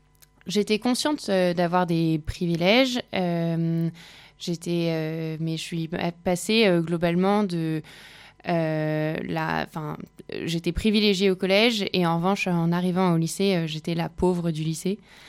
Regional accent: Île-de-France, France; J'ai grandi en banlieue parisienne, où j'étais dans un collège public

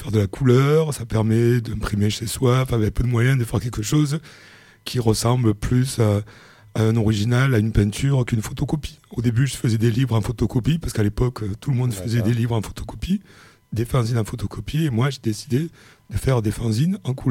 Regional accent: Aigues-Mortes, Occitanie, France; moved away as an adult; Je viens d'Aigues-Mortes, donc un petit village avec des remparts. Et quand j'ai eu 18-19 ans, je suis parti à Angoulême

